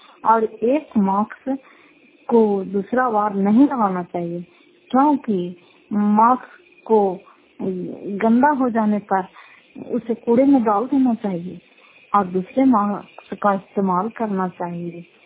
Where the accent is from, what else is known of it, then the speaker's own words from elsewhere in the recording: Fatehpur, Bihar, India; घर फतेहपुर, पंचायत मकलौता, जिला नवंदा, करापचार ब्लॉक के निवासी हूँ।